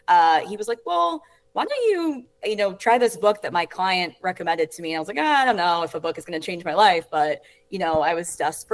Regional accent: Potomac, Maryland, United States; now in Tampa, United States; Yeah, so I live in Tampa now. I'm originally from Potomac, Maryland, which is essentially Washington, D.C. suburbs. And I'm 29, and I grew up, like I said, I grew up in Potomac and ended up coming down to Tampa for college

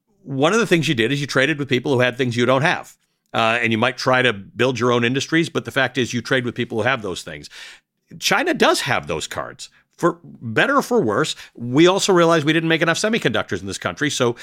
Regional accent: Canada; I'm from Canada.

